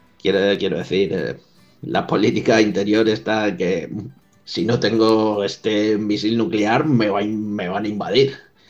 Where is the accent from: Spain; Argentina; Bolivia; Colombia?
Spain; Benaguasil, Valencian Community; de Benaguasil